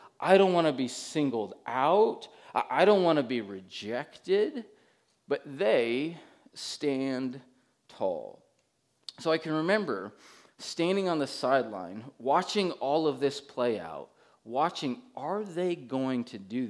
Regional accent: Keene, New Hampshire, United States; It was a couple, you know, hours away from where I grew up in Keene, New Hampshire.

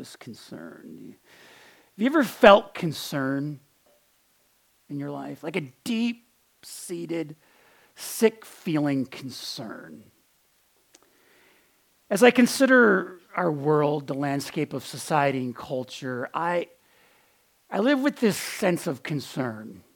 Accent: Buffalo, New York, United States; I grew up in Buffalo, New York. My mom is Irish. My dad is Sicilian. So growing up in Buffalo with that kind of heritage, there were two things that were inevitable. Number one, I grew up Roman Catholic.

